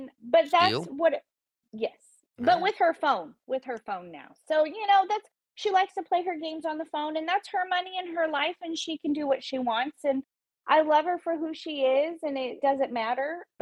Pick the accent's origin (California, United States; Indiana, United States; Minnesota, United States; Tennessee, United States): California, United States; Modesto; And so it was interesting growing up in Modesto. I mean, I lived in a lot of different areas of Modesto.